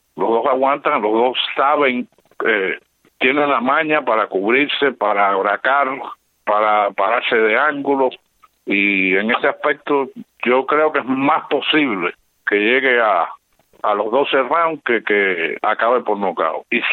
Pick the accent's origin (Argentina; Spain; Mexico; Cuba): Cuba; Y yo como cubano